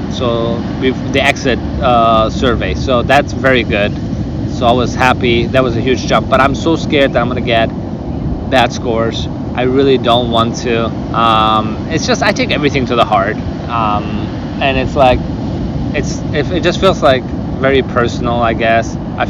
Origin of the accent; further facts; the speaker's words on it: Germany; English is a second language; Yeah, I'm from Germany, So you must excuse my language. My language is not so good.